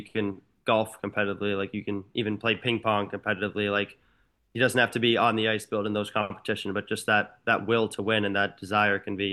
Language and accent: English; Massachusetts, United States; because I grew up in outside of Boston, I went to a Worcester Sharks game.